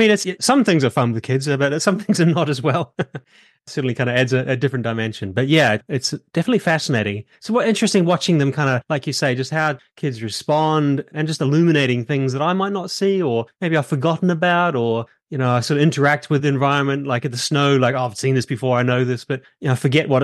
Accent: New Zealand; now in London, United Kingdom; We live in London, which is kind of a fairly international family. I'm from New Zealand. My wife is from Canada. We're all located for the moment in London

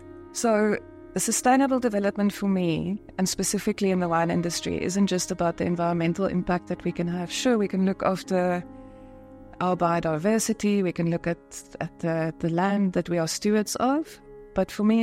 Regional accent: Cape Town, Western Cape, South Africa; So I am from the Cape. I grew up in Cape Town

